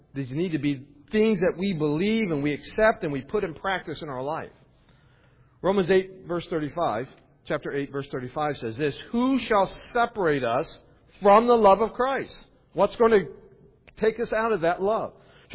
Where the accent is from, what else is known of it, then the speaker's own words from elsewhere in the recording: West Virginia, United States; Part of it's because how I grew up in West Virginia, I did this.